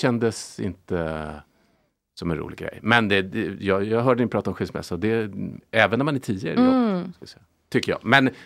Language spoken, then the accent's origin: Swedish; Lidingö, Stockholm County, Sweden; Jag är uppvuxen på Lidingö.